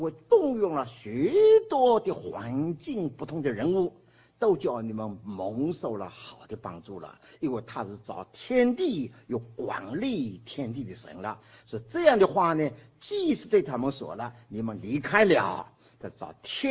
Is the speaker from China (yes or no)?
no; Taiwan; 我是台湾来的